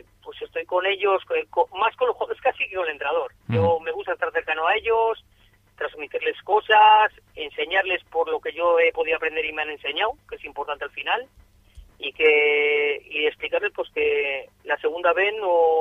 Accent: Laredo, Cantabria, Spain; es el equipo de mi tierra, donde me formé aquí, y bien, la verdad que me trataron muy bien, y bueno, y hemos vuelto aquí a Laredo

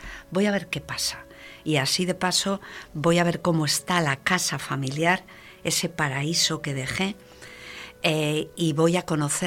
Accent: Madrid, Community of Madrid, Spain; Yo soy de Madrid, pero cuando era niño iba a todos esos sitios de la cornisa cantábrica de vacaciones.

